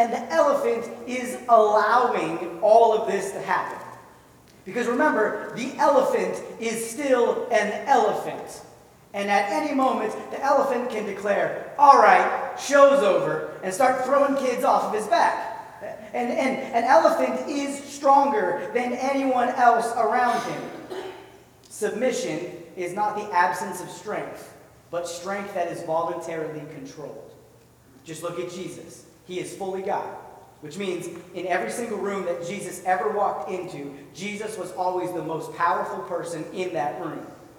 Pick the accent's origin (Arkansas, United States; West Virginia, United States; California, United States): California, United States; when I was a kid, I was growing up in California. We lived near a theme park called Marine World